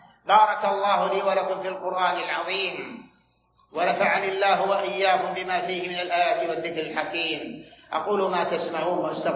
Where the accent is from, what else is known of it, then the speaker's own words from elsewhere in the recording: Saudi Arabia; ونحن ولله الحمد في هذه البلاد المباركة قامت بلادنا المملكة العربية السعودية